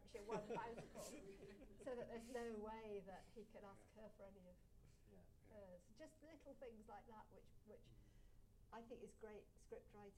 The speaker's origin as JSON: {"language": "English", "region": "South West England", "country": "United Kingdom", "said": "I come from North Devon, and that's a bit the case."}